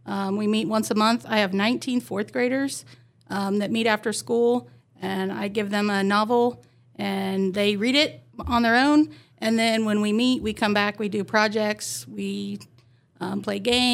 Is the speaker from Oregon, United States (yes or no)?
no; Wabash, Indiana, United States; Okay, I'm originally from Indiana, Wabash, Indiana. I taught in Richmond, Indiana for 4 years, and then I moved to St. Henry, and I've been teaching at Fort Recovery ever since